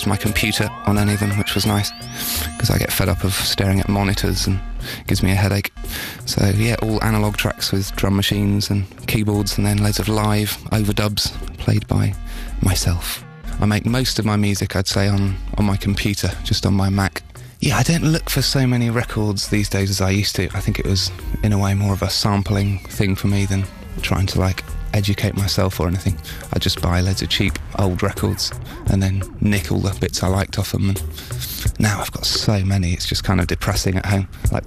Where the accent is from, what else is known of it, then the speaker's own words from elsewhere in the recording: South West England, United Kingdom; And the Kerrier District is where I was brought up in Cornwall.